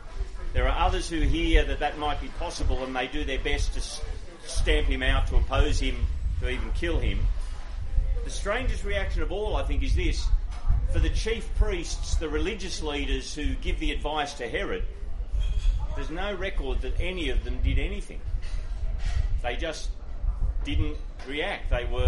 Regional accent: Grafton, United States; And I grew up in Grafton, and before you think Grafton's Nowheresville, Grafton's a thriving little metropolis

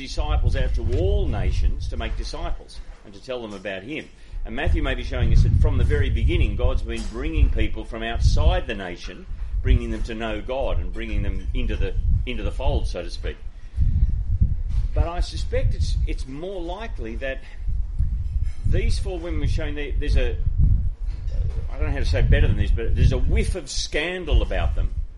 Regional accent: New South Wales, Australia; So the reason I grew up swimming in the Clarence River and being taken to a little Presbyterian church, etc., is I can go back to my great-great-grandmother who arrived here in 1852 with 7 children

